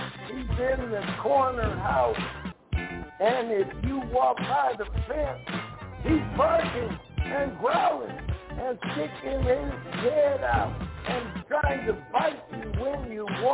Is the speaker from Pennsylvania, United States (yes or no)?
no; Los Angeles, California, United States; I had some vicious dogs on my block when I grew up in South Central L.A.